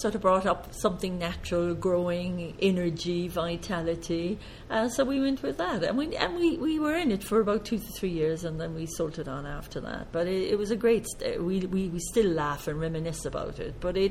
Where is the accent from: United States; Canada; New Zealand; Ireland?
Ireland; Munster; And I'm Irish, as you gather.